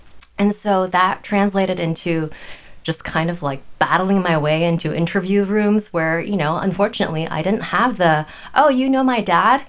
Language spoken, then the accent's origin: English; United States; I grew up in the States.